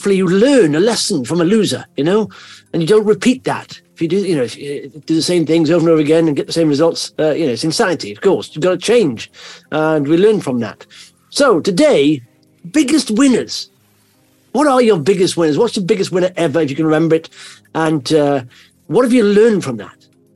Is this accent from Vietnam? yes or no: no; Wales, United Kingdom; obviously I'm from Wales, but I used to drive back and forth.